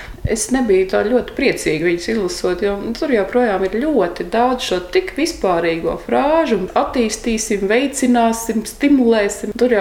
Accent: Jelgava, Zemgale, Latvia; biju tāda nakšu pārgulētāja Jelgavā un man lielākā dienas daļa bijusi Rīgā. Tā kā, nu, jā, es esmu jelgavniece

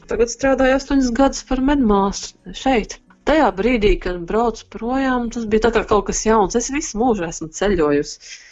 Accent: Roja, Talsi Municipality, Latvia; moved away as an adult; now in United Kingdom; 57 gadus vecā, dzīvoju Lielbritānijā 8 gadus. Vispār es esmu no Rojas. Es pārcēlos uz Lielbritāniju

